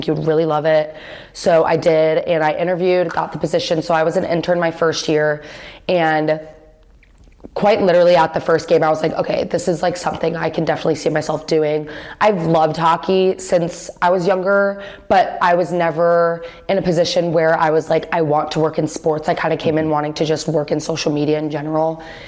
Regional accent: Chicago, Illinois, United States; I'm from Chicago, so hockey was pretty big where I was from. And I grew up going to all of our Chicago Blackhawks games and things like that.

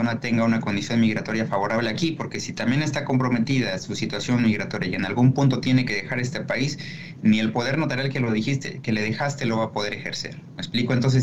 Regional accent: Mexico; now in United States; quienes nacimos y crecimos en México entendemos el poder notarial

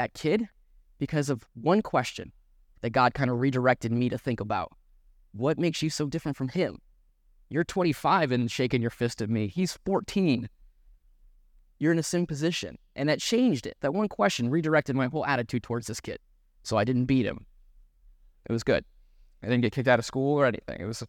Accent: New Mexico, United States; I grew up in New Mexico, as Pastor Jeff mentioned. We don't have grass there, surprisingly enough.

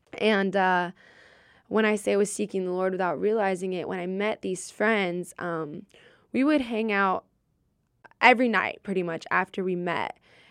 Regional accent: Florida, United States; me, a privileged white girl who was born and raised in Florida, went to a Christian summer camp

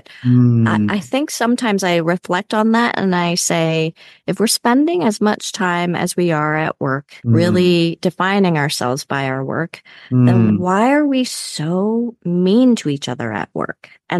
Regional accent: United States; English is a second language; I grew up here in America, but English is my second language.

